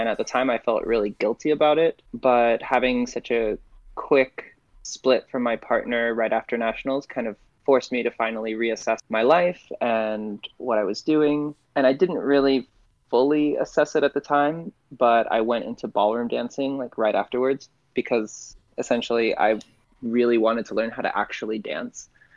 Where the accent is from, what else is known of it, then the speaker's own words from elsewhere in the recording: Los Angeles, California, United States; I grew up in Los Angeles.